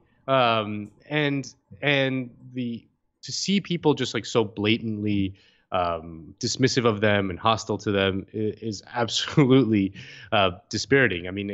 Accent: Miami, Florida, United States; Yeah, I'm from Miami. I know that Publix, and I get it.

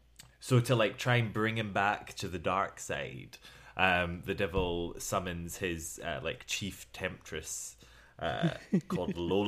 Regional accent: United Kingdom; We sing nothing. That'd be hugely impolite. We're British.

